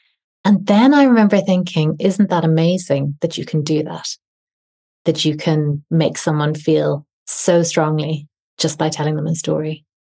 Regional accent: Castleknock, Leinster, Ireland; So I grew up in Castleknock in Dublin, which, on the edge of the Phoenix Park. And I went to school in Mount Sackville, which is also, it's sort of a little bit further around on the park wall, but in Chapel Izzard.

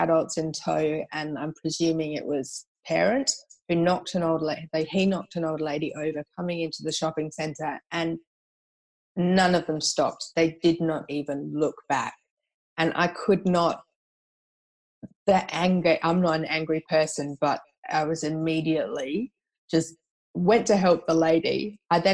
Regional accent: Perth, Western Australia, Australia; And I did 50 of them and hid them around, my hometown of Perth, and I flew to Adelaide and left them on the plane.

